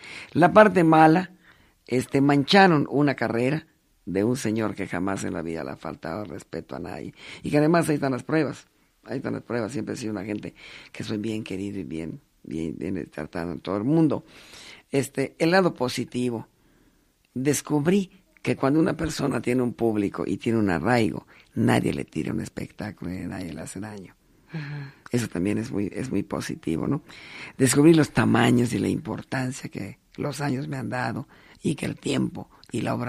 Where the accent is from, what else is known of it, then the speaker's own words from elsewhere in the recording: Mexico; yo como mexicano